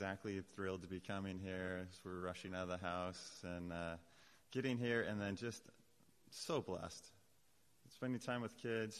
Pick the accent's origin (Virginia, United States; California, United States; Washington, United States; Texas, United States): Washington, United States; North Bend; now in Bellingham, United States; I was born in North Bend, Washington, and after spent all my time there, went to WSU